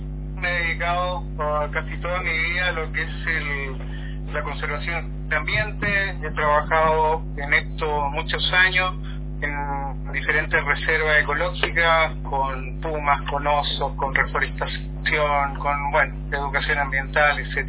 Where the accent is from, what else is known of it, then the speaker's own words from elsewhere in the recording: Chile; now in Ecuador; Estoy en Ecuador, vivo acá ya unos 40 años en Ecuador, soy chileno.